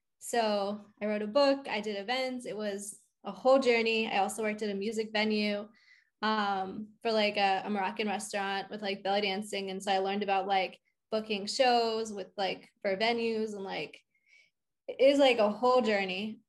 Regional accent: Pennsylvania, United States; now in New York, United States; I'm originally from outside Philly. Okay. I moved to New York after audit

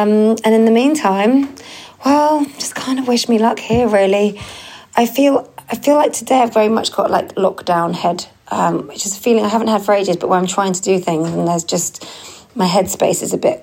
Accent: United Kingdom; I think I'm very British and I'm very good at dealing with the kind of like pootling along.

